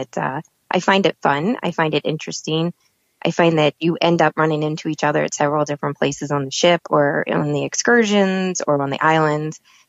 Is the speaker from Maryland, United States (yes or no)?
yes; Maryland, United States; I'm from Maryland, so I would never order shrimp outside of Maryland